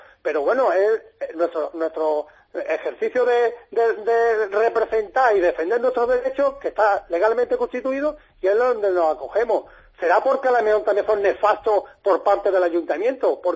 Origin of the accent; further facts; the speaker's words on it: Málaga, Andalusia, Spain; Yo pago el IBI e IVA incluido la basura como trabajador y como malagueño.